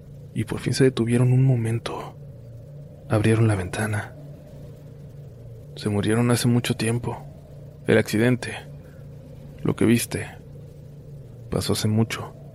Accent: Baja California, Mexico; volvemos a mi tierra, a Baja California

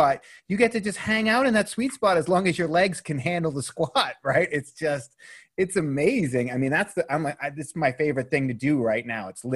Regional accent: Boston, Massachusetts, United States; I grew up in Boston, and we used to drive up to Montreal when I was 18 because the drinking age was 18 in Montreal.

